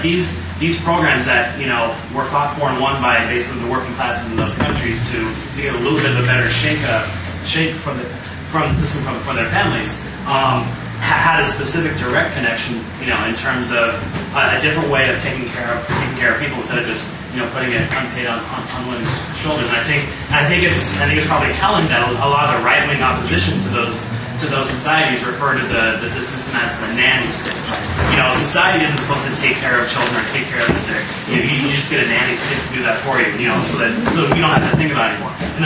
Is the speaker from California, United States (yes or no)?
yes; Los Angeles, California, United States; from Los Angeles as well.